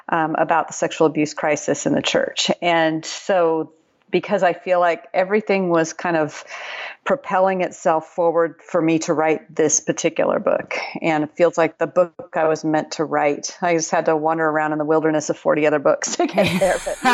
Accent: Pacific Northwest, United States; And the irony of the whole story is I'm from the Pacific Northwest.

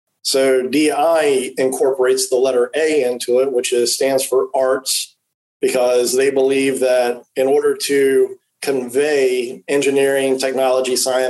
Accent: Harrisonburg, Virginia, United States; So I'm originally from Harrisonburg, born and raised here and moved away a couple times, but keep coming back

